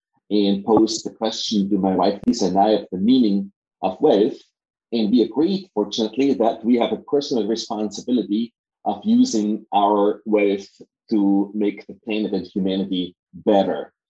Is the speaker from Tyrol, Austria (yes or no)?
yes; Innsbruck, Tyrol, Austria; English is a second language; moved away as an adult; now in United States; So my background is that I'm from Innsbruck, Austria, and I have a PhD in computer science from the Technical University in Vienna, and decided to immigrate to Silicon Valley in 1986